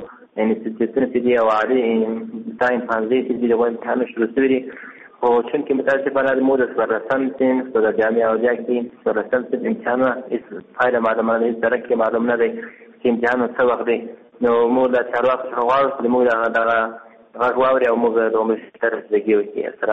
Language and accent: Pashto; Ghazni, Afghanistan; د غزنی ولایت اوسیدونکی یم